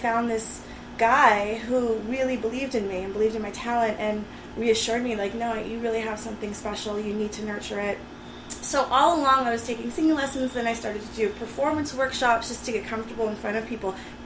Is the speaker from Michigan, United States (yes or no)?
no; Los Angeles, California, United States; I'm from Los Angeles, originally a Valley girl. I went to UC San Diego.